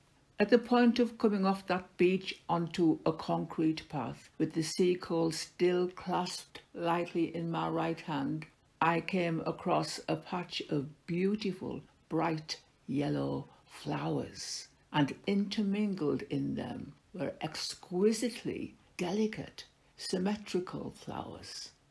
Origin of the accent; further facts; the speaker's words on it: Middlesbrough, North East England, United Kingdom; depicts my life living in my hometown of Middlesbrough. It then had the highest rates of unemployment in the UK.